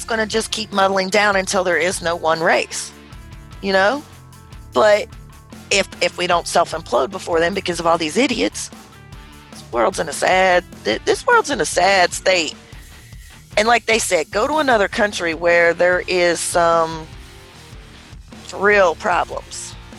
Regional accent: the South, United States; I'm from the South. I know this. I know how it goes.

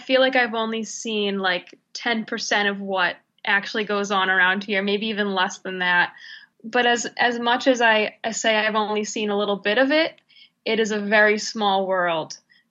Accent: Peabody, Massachusetts, United States; moved away as an adult; now in Los Angeles, United States; I grew up outside of Boston, north in Peabody. I went to college in Boston

